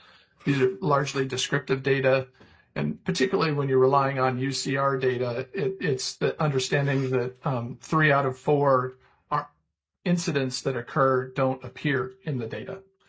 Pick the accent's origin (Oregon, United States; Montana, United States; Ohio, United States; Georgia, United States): Montana, United States; like I'm originally from Montana, like the Montana Highway Patrol